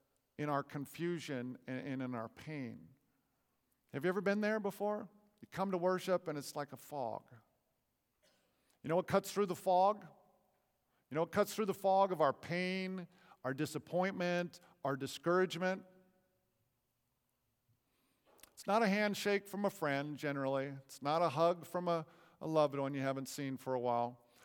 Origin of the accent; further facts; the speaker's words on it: California, United States; You know, I don't often say it, but I grew up in California. Did you know that?